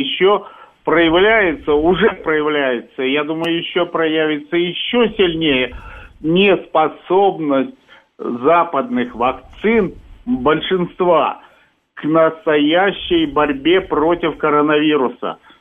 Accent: Moscow, Russia; я из Москвы. Я много полетал по миру, видел весь свет.

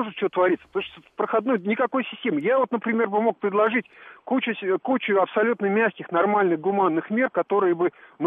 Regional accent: Baku, Azerbaijan; Я бакинец.

